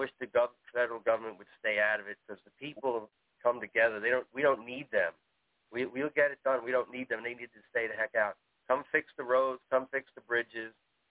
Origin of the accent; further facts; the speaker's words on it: Long Island, New York, United States; You know, I come from Long Island, so I can talk.